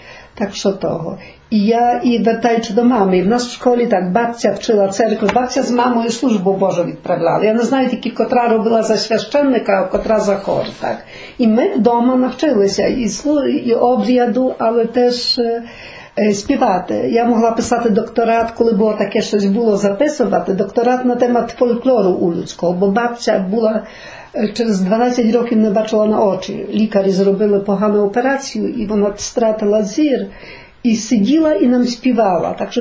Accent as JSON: {"language": "Ukrainian", "region": "Warmian-Masurian Voivodeship", "country": "Poland", "tie": "born or raised there", "said": "але я народилася на Мазурах."}